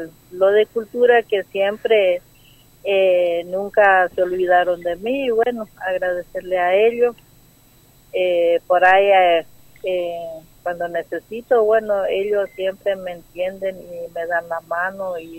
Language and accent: Spanish; Colonia Aborigen, Chaco, Argentina; Yo soy de Colonia Aborigen, pero no soy del pueblito. Soy fuera. Estoy muy afuera de Colonia Aborigen.